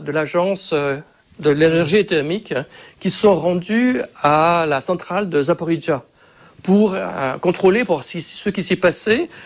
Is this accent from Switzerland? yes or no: yes; Switzerland; Je suis suisse, oui.